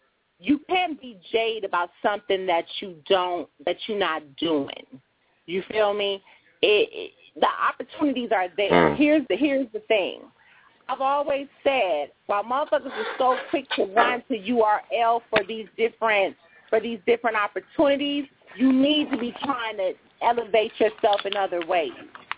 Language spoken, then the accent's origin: English; California, United States; You know, I'm from Cali. That's my home.